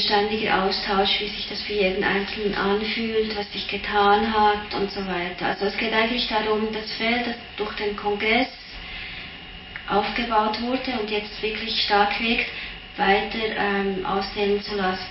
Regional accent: Switzerland; now in Berlin, Germany; Ich komme aus der Schweiz, da ist vieles enger und vieles, es ist noch so eine starke soziale Kontrolle.

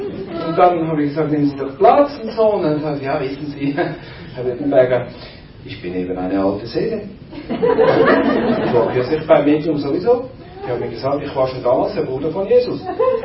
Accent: Switzerland; ich komme aus der Schweiz.

